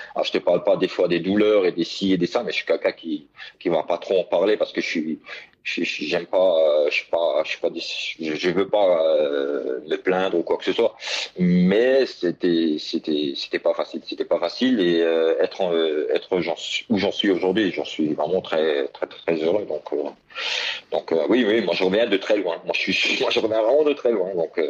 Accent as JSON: {"language": "French", "town": "Sarreguemines", "region": "Grand Est", "country": "France", "said": "je refais cette licence handisport au club chez moi à la Sarre, à Sarreguemines."}